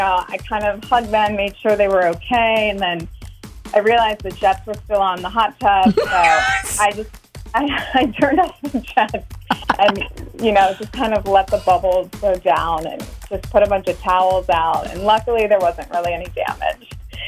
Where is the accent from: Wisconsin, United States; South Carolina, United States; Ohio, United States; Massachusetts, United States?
Wisconsin, United States; Waunakee; I'm from Wanakee.